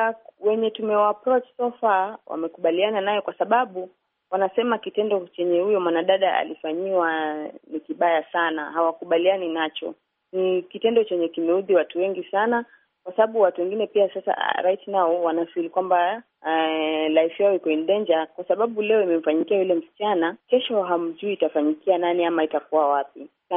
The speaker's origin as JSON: {"language": "Swahili", "country": "Kenya", "said": "So tunachukulia issue ni kama mwanamke, kama Mkenya wa kawaida"}